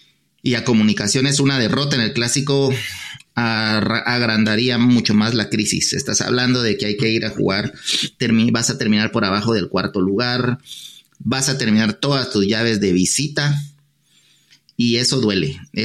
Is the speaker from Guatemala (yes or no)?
yes; Guatemala; a nuestros intereses como guatemaltecos